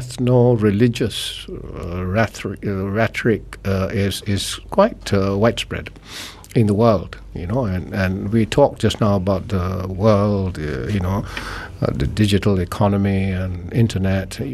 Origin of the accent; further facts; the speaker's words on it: Penang, Malaysia; when I grew up in Penang